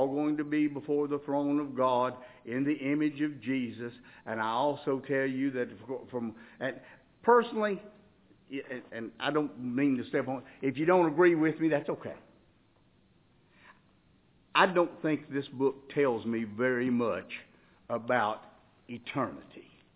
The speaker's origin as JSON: {"language": "English", "region": "Appalachia", "country": "United States", "tie": "born or raised there", "said": "now you got to remember, I grew up in the Appalachian Hills, and so maybe we had a few different expressions up there than the rest of the world."}